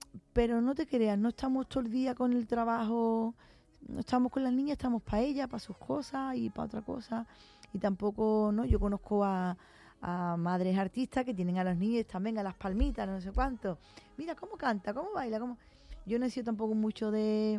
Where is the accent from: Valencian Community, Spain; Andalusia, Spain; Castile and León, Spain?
Andalusia, Spain; Cádiz; En Cádiz, en mi tierra, pues las versas